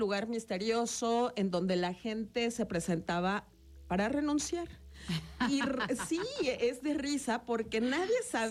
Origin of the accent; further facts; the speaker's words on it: Cuernavaca, Morelos, Mexico; born there; No soy de aquí, ni soy de allá. Bueno, nací en Cuernavaca, me fui a estudiar Derecho a Toluca. De ahí viajé a la Ciudad de México alguna temporada porque no tenía plaza.